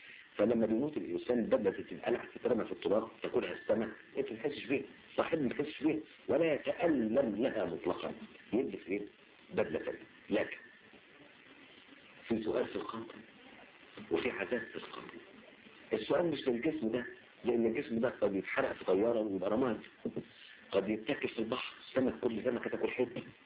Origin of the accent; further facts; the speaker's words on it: Egypt; كان شيء معروف عندنا في مصر يعني.